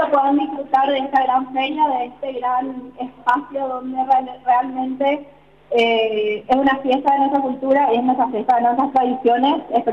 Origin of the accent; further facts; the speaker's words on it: Paraguay; lo que somos como paraguayos y paraguayas.